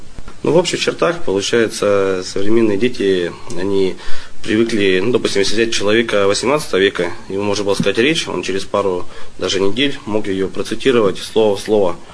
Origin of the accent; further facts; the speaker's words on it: Tyumen Oblast, Russia; Сам родом с Виколовского района. Живу уже 6-й год.